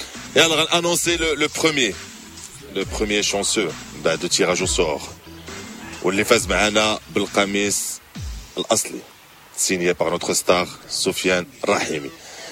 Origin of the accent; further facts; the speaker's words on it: Morocco; الحمد لله دابا في لا ماجوريتي دي بلاج عندنا في المغرب ولاو دي تيران ديال البيت السوكر